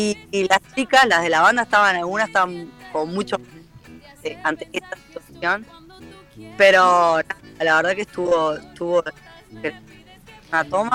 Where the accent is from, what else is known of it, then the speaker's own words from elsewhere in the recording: Uruguay; pudiera decir que soy la primera uruguaya.